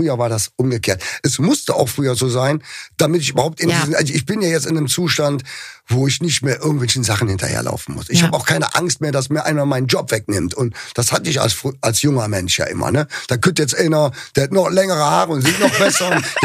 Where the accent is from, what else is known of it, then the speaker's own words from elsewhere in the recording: Cologne, North Rhine-Westphalia, Germany; da haben wir ja noch ein Privileg als Kölner.